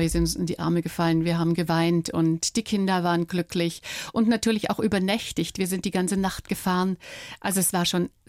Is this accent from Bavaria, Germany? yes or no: no; Dresden, Saxony, Germany; Wir sind auch beispielsweise durch Dresden, durch meine Heimatstadt ganz, ganz langsam gefahren.